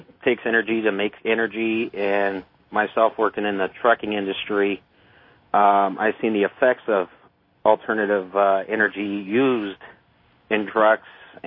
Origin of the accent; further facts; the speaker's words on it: Oregon, Wisconsin, United States; I'm from Oregon, Wisconsin.